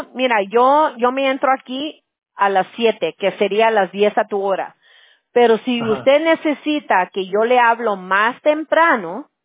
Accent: California, United States; Yo soy de California, pero mi abuela materna, ella era española, pero la familia de nosotros de España se emigraron a Cuba. So, por eso yo tengo mucha familia cubana.

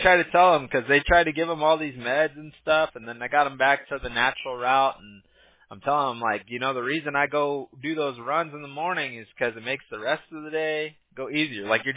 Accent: California, United States; Yeah, I grew up in SoCal, so I used to, you know, back in high school and everything

